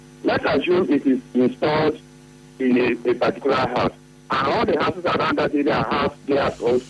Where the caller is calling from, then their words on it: Ahoada, Rivers, Nigeria; I'm calling from Ahoda.